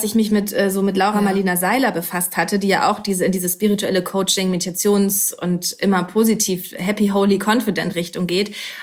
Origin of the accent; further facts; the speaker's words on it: Bavaria, Germany; Mit meiner Kindheit in Bayern